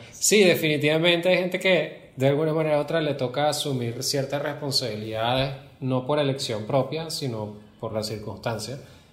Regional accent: Caracas, Capital District, Venezuela; Originalmente soy de aquí, de Caracas. Y bueno, he vivido toda mi vida aquí. Mi papá es de Irán, mi mamá es de Venezuela. Pero bueno, yo me crié en Caracas.

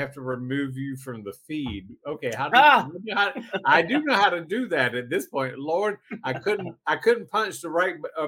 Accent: North Carolina, United States; So now let's talk about growing up in North Carolina. What kind of expectations do you think that we inherited from our environment?

